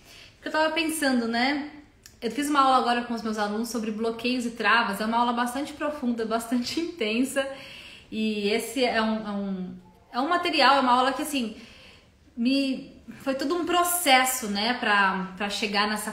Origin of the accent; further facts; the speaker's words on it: Osasco, São Paulo, Brazil; now in Indaiatuba, Brazil; Vim de Osasco. Tem alguém de Osasco aí? Sou de Osasco, São Paulo. Nasci, cresci ali em Osasco. Hoje eu moro em Indaiatuba.